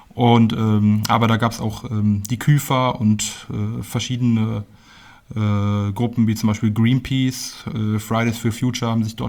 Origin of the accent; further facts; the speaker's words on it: Olpe, North Rhine-Westphalia, Germany; born there; now in Fulda, Germany; ich bin im Sauerland, in Olpe geboren und bin aber ziemlich oft umgezogen und letztendlich 2012 in Fulda gelandet.